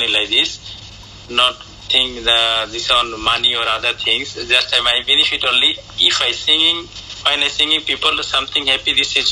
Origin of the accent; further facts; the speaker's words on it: Bangladesh; English is a second language; I'm from Bangladesh.